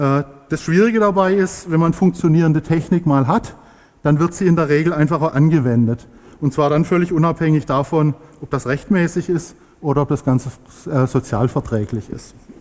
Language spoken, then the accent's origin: German; Frankfurt am Main, Hesse, Germany; ich komme aus Frankfurt am Main.